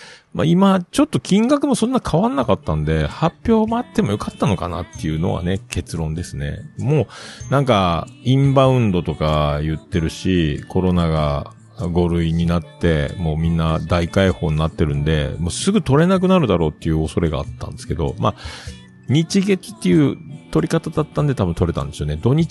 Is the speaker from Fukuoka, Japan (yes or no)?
yes; Fukuoka, Japan; 地元の福岡の人間だけで賄える